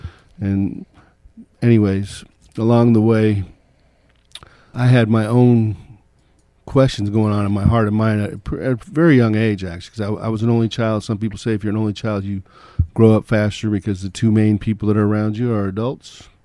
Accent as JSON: {"language": "English", "town": "North Hollywood", "region": "California", "country": "United States", "tie": "born or raised there", "said": "I was born in Hollywood, of all places. Should have been an ominous sign of things to come. In July of 1965, and then the next year, my parents got their first house in North Hollywood, which is actually in the San Fernando Valley."}